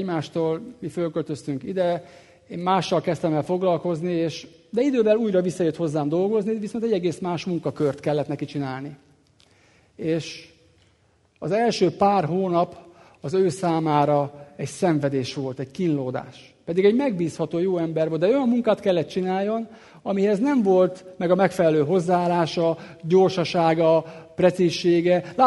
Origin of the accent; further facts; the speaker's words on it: Szekszárd, Tolna, Hungary; moved away as an adult; Egyik kollégával együtt dolgoztunk évekig, még otthon Szekszárdon